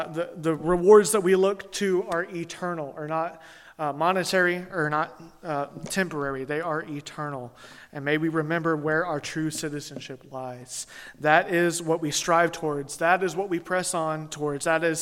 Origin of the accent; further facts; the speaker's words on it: Louisiana, United States; You see, we are not just from Louisiana. We are not just Baptists. We are not just Americans.